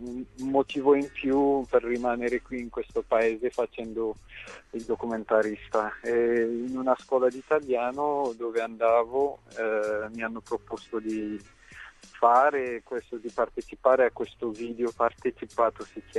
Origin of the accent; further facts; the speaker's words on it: Ethiopia; now in Italy; io sono partito dall'Etiopia e poi ho fatto il deserto del Sahara, attraversando i due stati, Sudan, Libia, per poi sbarcarsi a Lampedusa.